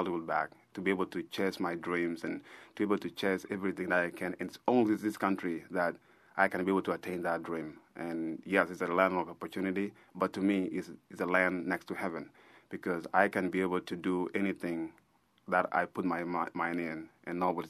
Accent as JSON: {"language": "English", "country": "Sudan", "lives_now": "United States", "said": "But when I came to the United States, I'm no longer … a lost boy of Sudan, but I'm an American."}